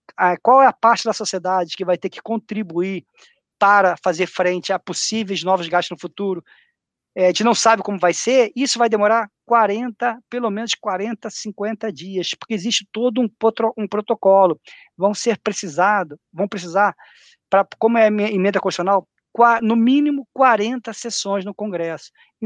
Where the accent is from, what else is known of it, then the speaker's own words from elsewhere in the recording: Brazil; a gente é brasileiro, a gente convive já com isso há bastante tempo